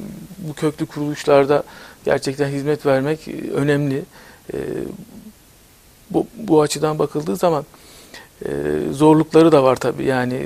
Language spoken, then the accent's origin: Turkish; Istanbul, Turkey; born there; İstanbul doğumluyum. 1972 İstanbul doğumluyum ama aslen evet. Antalyalıyım tabii onu da belirtelim.